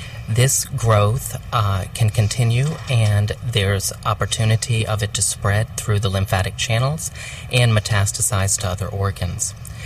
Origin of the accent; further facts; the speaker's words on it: Texas, United States; I'm with Texas Oncology in Fort Worth. I grew up here in Texas and have been in practice for the past 14 years.